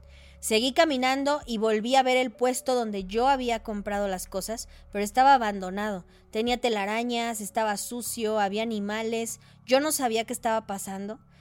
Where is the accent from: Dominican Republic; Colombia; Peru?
Peru; Soy de Perú.